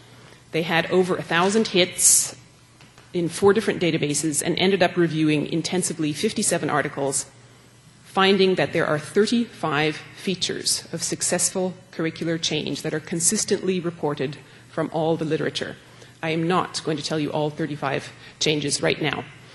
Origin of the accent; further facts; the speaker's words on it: Toronto, Ontario, Canada; now in Montreal, Canada; I went to McMaster University in Hamilton, Ontario, which is near where I grew up in Toronto. I moved to Montreal in 1994 for my residency in family medicine